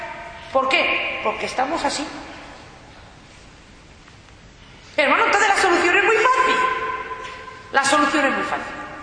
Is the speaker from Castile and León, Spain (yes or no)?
yes; Ávila, Castile and León, Spain; yo soy de Ávila, la Sierra de Gredos